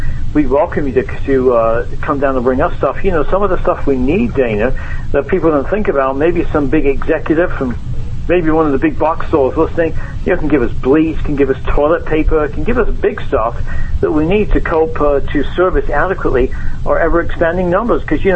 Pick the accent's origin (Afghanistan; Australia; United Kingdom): United Kingdom; England; now in United States; I'm English originally